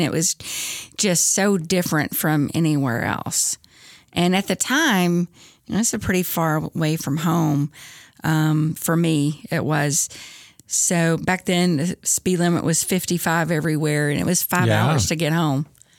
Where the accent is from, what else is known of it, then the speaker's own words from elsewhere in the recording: Stanton, Kentucky, United States; now in Owensboro, United States; I am originally from Eastern Kentucky. I'm from Stanton, Kentucky, which is in Powell County. It's more like East Central Kentucky, not South. Southeast, but Red River Gorge area.